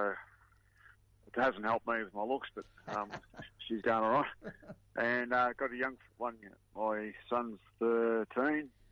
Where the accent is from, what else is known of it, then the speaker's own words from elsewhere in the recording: Bendigo, Victoria, Australia; I come from Bendigo in country Victoria